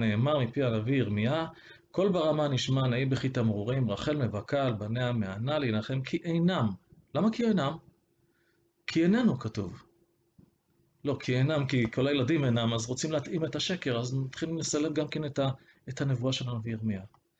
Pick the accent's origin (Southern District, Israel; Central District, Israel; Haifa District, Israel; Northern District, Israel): Southern District, Israel; Beersheba; born there; זה לא אומר שאני נולדתי במרוקו. זה אומר רק שאני ממוצא מרוקאי. אני נולדתי בסורוקה, בבאר שבע, אבל לא נולדתי במרוקו.